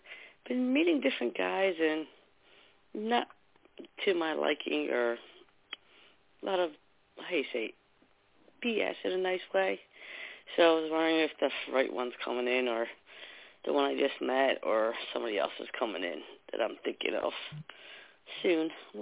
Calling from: New Jersey, United States; from New Jersey.

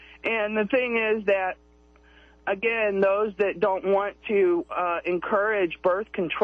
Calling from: Salem, United States; from Salem.

